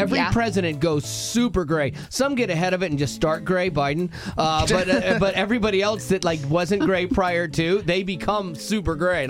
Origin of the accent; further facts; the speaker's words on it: Florida, United States; I grew up in Florida. We had a coconut tree.